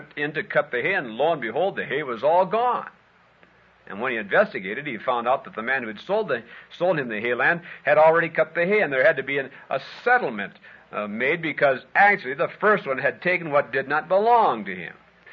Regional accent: Hinckley, Minnesota, United States; back in my hometown of Hinckley, Minnesota, this actually happened one time.

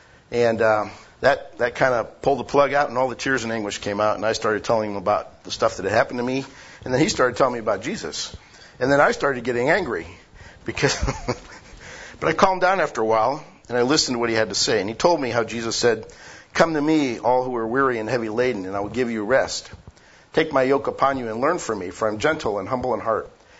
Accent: Oklahoma, United States; also born or lived in Alaska; He mentioned I was from Oklahoma because he knew you would feel okay about that. He didn't mention to you that I was born in the territory of Alaska, which is the one state that can say it's bigger than Texas.

